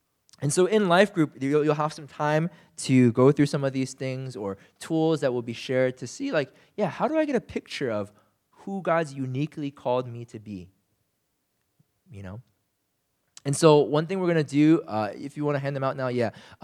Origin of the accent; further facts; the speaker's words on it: United States; I grew up in the States, and we fought all the time.